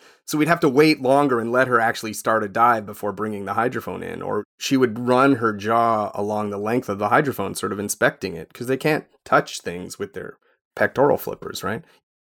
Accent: Canada; I am Canadian

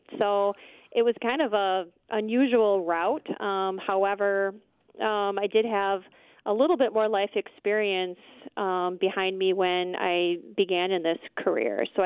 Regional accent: Appleton, Wisconsin, United States; I grew up in Appleton, was born and raised here

